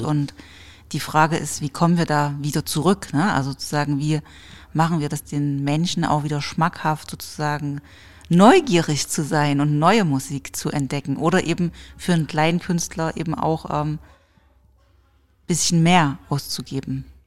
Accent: Chemnitz, Saxony, Germany; also ich komme aus Chemnitz.

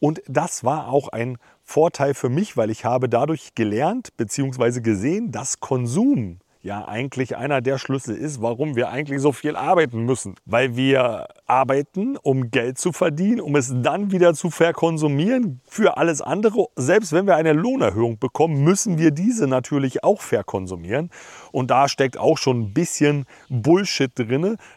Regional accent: Schwedt an der Oder, Brandenburg, Germany; born there; ich bin ja in der DDR geboren, in der schönen Stadt Schwedt an der Oder, heute kaum noch wiederzuerkennen.

